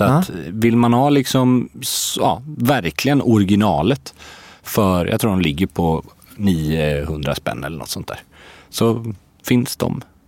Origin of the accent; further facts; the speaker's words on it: Gothenburg, Västra Götaland County, Sweden; jag är ju liksom från Göteborg